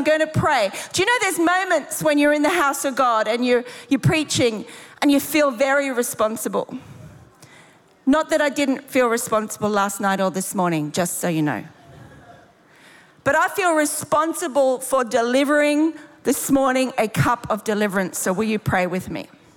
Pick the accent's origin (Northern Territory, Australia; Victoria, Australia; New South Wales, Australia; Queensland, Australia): Queensland, Australia; Brisbane; moved away; I'm from Sheffield, England, but I'm not. I'm actually from Brisbane.